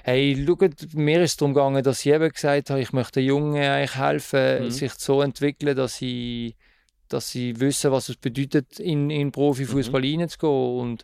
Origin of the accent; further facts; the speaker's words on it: Basel, Basel-Stadt, Switzerland; Es war nicht so einfach gewesen, dort als Basler.